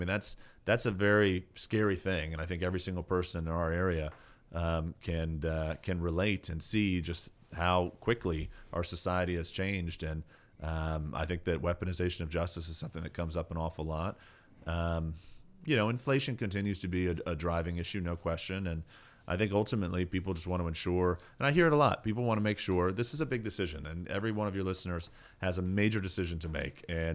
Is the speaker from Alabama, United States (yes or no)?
no; Peachtree City, Georgia, United States; I'm from Peachtree City, Georgia